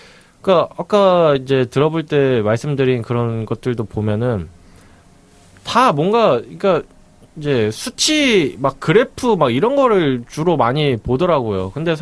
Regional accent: Bucheon, Gyeonggi Province, South Korea; 저는 이제 부천 출신으로서 부천의 자랑은

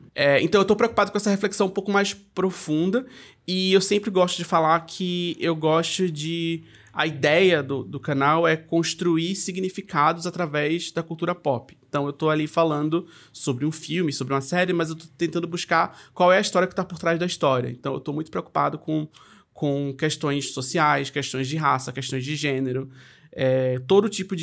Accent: Recife, Pernambuco, Brazil; now in São Paulo, Brazil; eu sou de Pernambuco, eu sou de Recife, mas eu moro em São Paulo.

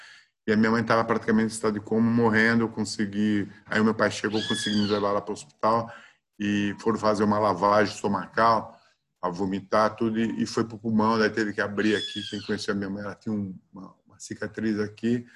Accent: São Paulo, Brazil; eu sou de São Paulo, né?

